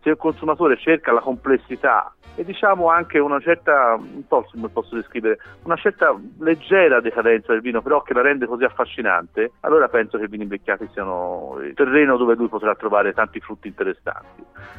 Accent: Tuscany, Italy; da toscani siamo di per natura mercanti

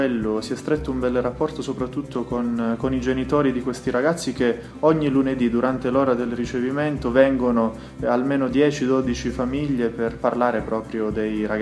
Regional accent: Sicily, Italy; io vengo dalla Sicilia. In realtà la mia diocesi madre, la mia diocesi di origine è Cefalù.

